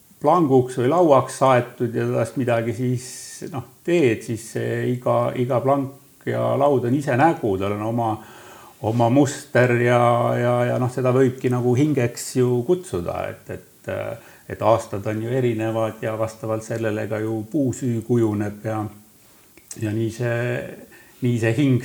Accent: Saare County, Estonia; also born or lived in mainland Estonia; minu sünd siis sattus selle aja peale just kui nad siin mandril ulkusid ja aga kaua nad ei ulkunud, et siis näks vanemate elu läks oma teed, pere läks lahku ja siis emaga sai tagasi saare peale tuldud

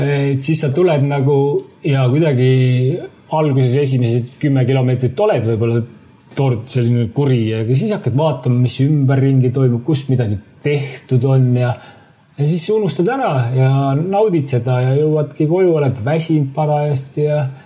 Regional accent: Saare County, Estonia; olen loomulikult saarlane, olen uhk, et olen saarlane

